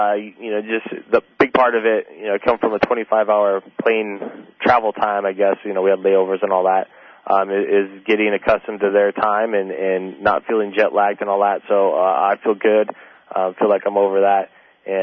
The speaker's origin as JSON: {"language": "English", "region": "Arizona", "country": "United States", "said": "But, you know, I'm in Arizona. I'm from Arizona."}